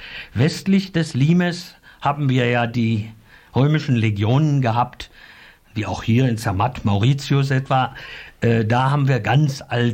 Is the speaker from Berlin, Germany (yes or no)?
yes; Berlin, Germany; born there; Also ich bin in Berlin geboren, 1929.